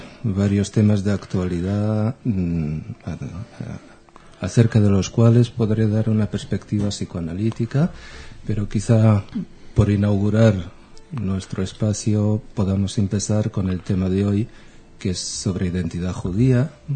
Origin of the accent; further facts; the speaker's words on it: Israel; accent: strange mix; moved away as an adult; also born or lived in Lisbon, Portugal; now in Madrid, Spain; mi acento es una mezcla rara, porque yo nací en Lisboa, concretamente en el año 59, y la adolescencia la pasé en Israel, donde cursé mis estudios de bachillerato, y desde entonces vivo en Madrid, desde el 78